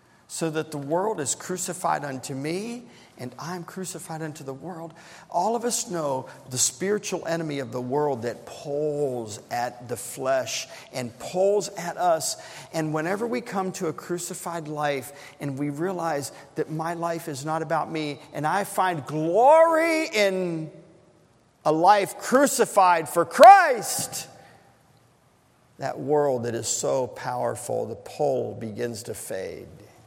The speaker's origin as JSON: {"language": "English", "country": "United States", "said": "as an American, we have been given the First Amendment"}